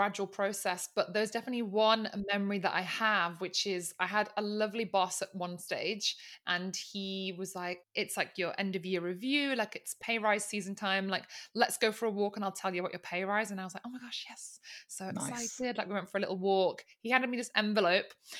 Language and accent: English; England, United Kingdom; also born or lived in Sicily, Italy; So I grew up in Sicily in Italy. And then I moved to England when I was about seven years old. And grew up in the north of England.